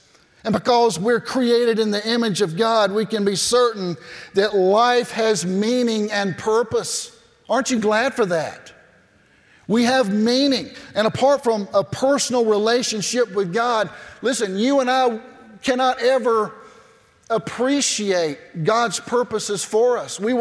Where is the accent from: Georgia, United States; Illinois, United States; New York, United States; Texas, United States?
Georgia, United States; Cairo; I'm from South Georgia. I'm from a little town called Cairo.